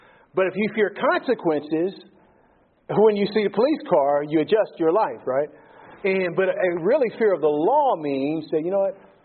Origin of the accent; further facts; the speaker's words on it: United States; I'm from the United States originally